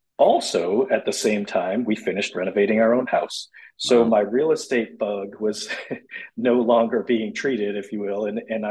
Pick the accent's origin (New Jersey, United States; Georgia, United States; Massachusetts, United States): Massachusetts, United States; now in Los Angeles, United States; So I grew up in Massachusetts. I did not want to work outside in the cold for the rest of my life